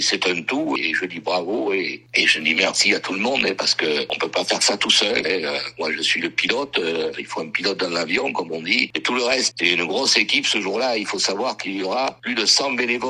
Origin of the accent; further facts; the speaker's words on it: Nouvelle-Aquitaine, France; Puisque je suis originaire du Sarladais, ça va un peu plus vite